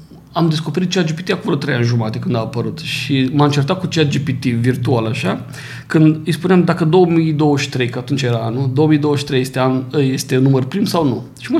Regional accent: Vaslui, Vaslui County, Romania; eu sunt din Vaslui și părinții mei au lucrat toată viața la textila Vaslui.

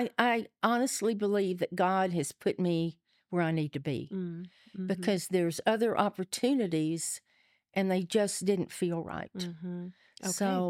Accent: Tennessee, United States; We're in Tennessee.

